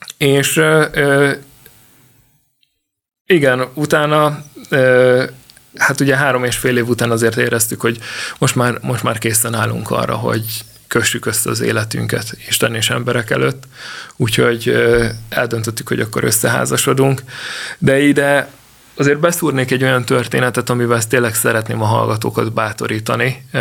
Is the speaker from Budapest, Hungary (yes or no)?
yes; Budapest, Hungary; mint budapesti városi ember voltam mindig is